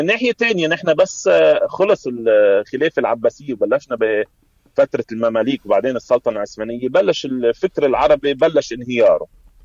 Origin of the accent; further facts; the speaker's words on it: Syria; انه انا كوني سوري على التعبير بحبش احكي بهالموضوع